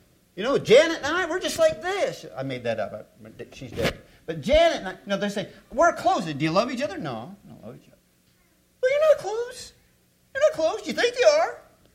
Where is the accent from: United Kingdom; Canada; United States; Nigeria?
Canada; I'm Canadian. We talk fast.